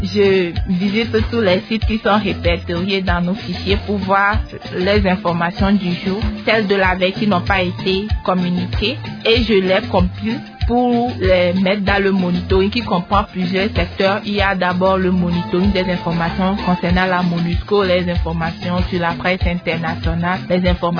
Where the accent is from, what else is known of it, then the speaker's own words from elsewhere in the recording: Lomé, Maritime, Togo; Je suis de nationalité togolaise, je suis née et j'ai grandi à Lomé.